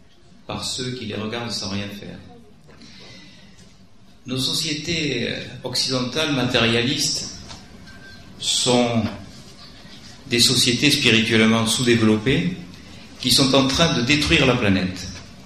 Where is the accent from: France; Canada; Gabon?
France; Toulouse, Occitanie; à Toulouse en plus, parce que je suis toulousain, donc ça me fait doublement plaisir.